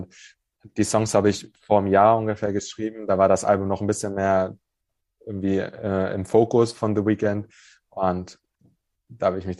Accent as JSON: {"language": "German", "region": "Hamburg", "country": "Germany", "said": "Ich komme aus Hamburg"}